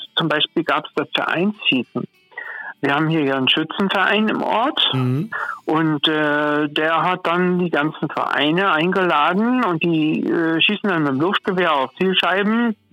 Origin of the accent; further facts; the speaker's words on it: Hamburg, Germany; ich bin ja eigentlich aus Hamburg und da habe ich sowas nie kennengelernt.